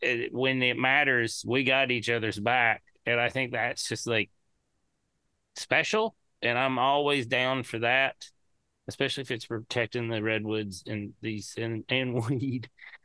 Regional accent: Tennessee, United States; and I'm a hillbilly from East Tennessee.

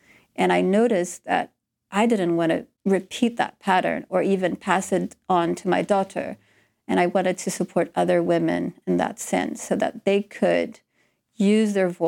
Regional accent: Rio de Janeiro, Brazil; moved away as an adult; now in London, United Kingdom; I'm from Rio. And, you know, people think of Rio as a very fun and people festive.

